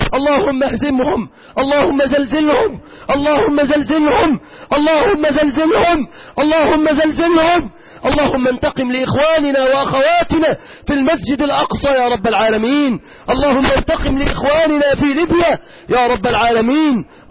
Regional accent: Egypt

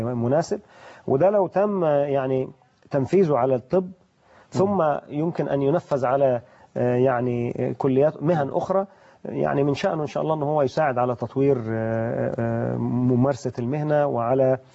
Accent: Egypt; احنا كمصريين من أعضاء التدريس

